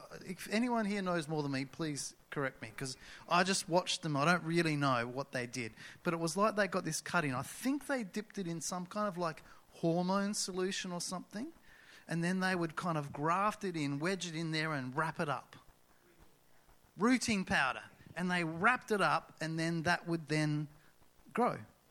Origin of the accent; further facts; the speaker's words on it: Murray Bridge, South Australia, Australia; I'm from Murray Bridge. Who's been to Murray Bridge?